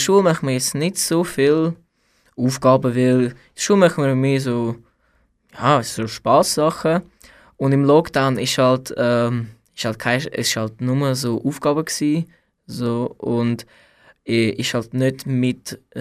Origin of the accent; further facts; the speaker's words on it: Ukraine; now in Aristau, Switzerland; Ich wohne in Aristau, Aargau. Und ursprünglich komme ich aus Ukraine.